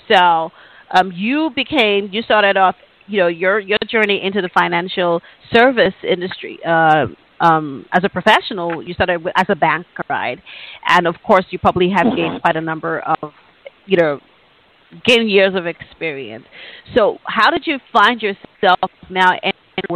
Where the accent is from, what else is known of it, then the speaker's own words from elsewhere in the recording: Harare, Zimbabwe; So let's talk a little bit about growing up in Harare, right?